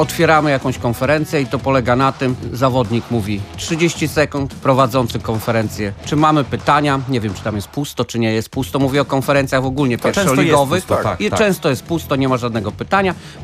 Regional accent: Pelplin, Pomeranian Voivodeship, Poland; also born or lived in Słupsk; now in Gdańsk, Poland; mieszkam w Trójmieście, ale pochodzę z Pelplina. W 1996 roku wyprowadziłem się, wyjeżdżając z Pelplina. Najpierw mieszkałem w Słupsku, później ze Słupska po 2 latach przeprowadziłem się do Gdańska i do dzisiaj mieszkam w Gdańsku.

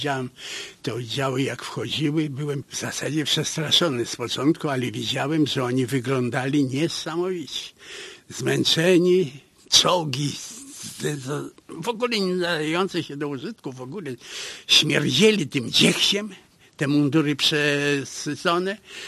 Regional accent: Navahrudak, Grodno Region, Belarus; Ja się wychowywałem na kresach w Nowogródku.

